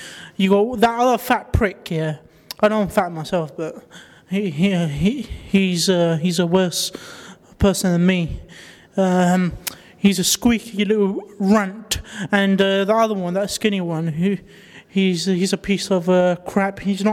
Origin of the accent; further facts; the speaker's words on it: East Ham, London, United Kingdom; and I'm from East Ham